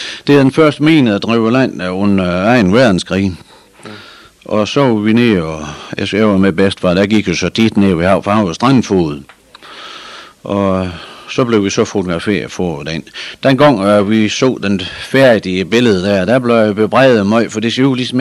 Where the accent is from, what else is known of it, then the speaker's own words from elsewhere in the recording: Lyngby, Capital Region of Denmark, Denmark; also born or lived in Vestby; jeg er født i Vestby, det er på sygehus, men jeg havde haft hele min opvækst her i Lyngby.